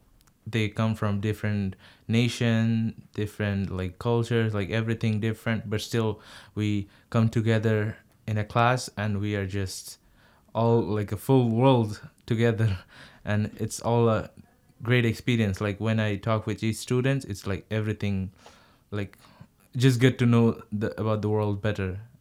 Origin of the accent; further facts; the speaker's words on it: Bangladesh; Hello everyone … I'm from Bangladesh, which is in South Asia.